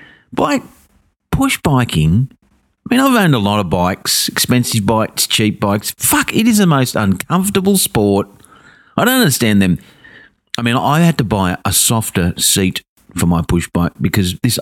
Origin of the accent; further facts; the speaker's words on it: Blacktown, New South Wales, Australia; now in Wentworth Point, Australia; I moved in. Moved away from Blacktown, my hometown, for 20 years. And nice change. I live here at Wentworth Point now.